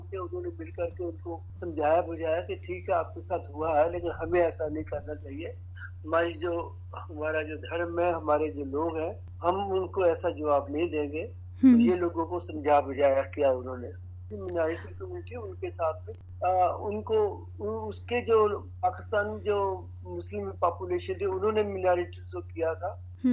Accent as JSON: {"language": "Hindi", "town": "Moga", "region": "Punjab", "country": "India", "tie": "born or raised there", "said": "हाँ, उस टाइम में मेरी आयु लगभग 6 वर्ष की थी और हम लोग गांव में रहते थे। मेरा गांव है मोगा, मोगा डिस्ट्रिक्ट आजकल पड़ता है"}